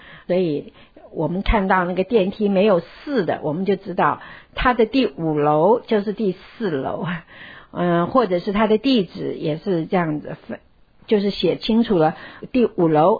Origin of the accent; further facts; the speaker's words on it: China; 所以呢，我们中国人尤其是这样，我们不喜欢谈论死亡，也害怕谈论死亡。